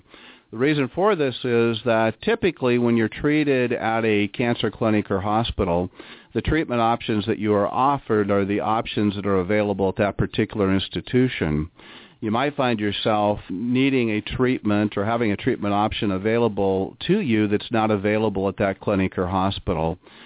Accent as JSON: {"language": "English", "town": "Marysville", "region": "Washington", "country": "United States", "tie": "born or raised there", "said": "Just as a sidebar, I grew up on the Tulalip Indian Reservation up in Marysville, Washington, and the need for this type of service within the American Indian community is quite substantial."}